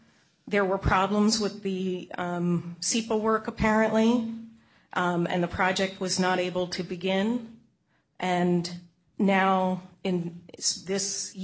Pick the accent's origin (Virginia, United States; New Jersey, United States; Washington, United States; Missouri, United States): Washington, United States; Black Diamond; now in Bellevue, United States; I live in Bellevue, and I grew up in Black Diamond on Roberts Drive.